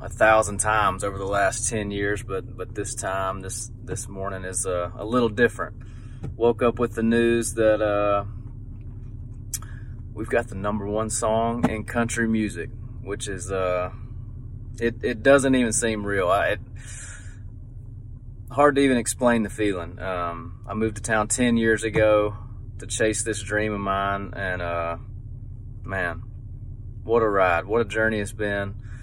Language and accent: English; Batesville, Mississippi, United States; I've been down in my hometown, Batesville, Mississippi, this weekend.